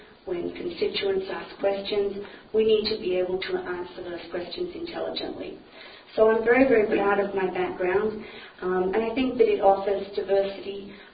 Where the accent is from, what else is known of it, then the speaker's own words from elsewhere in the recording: Australia; Originally, as I stated earlier, I'm from Australia.